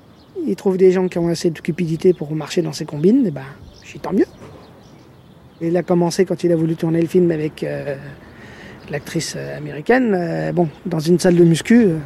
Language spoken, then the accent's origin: French; Vezanne, France; je suis habitant de Vezanne depuis ma naissance, depuis 1970.